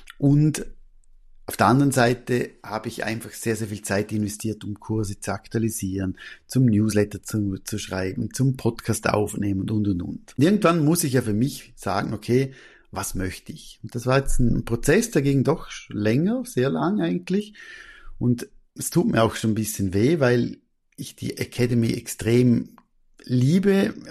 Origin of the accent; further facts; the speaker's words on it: Austria; Ich bin ja Österreicher, also von dem her, aber trotzdem arbeite ich nur oder tendenziell nur in der Schweiz.